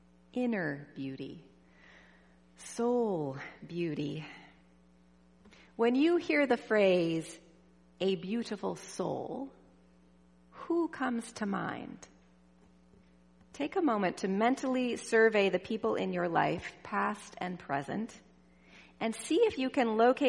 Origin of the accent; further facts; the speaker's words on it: Los Angeles, California, United States; Maybe it was because I was young, or maybe it was because I grew up in Los Angeles, land of the entertainment industry. As I moved away and grew older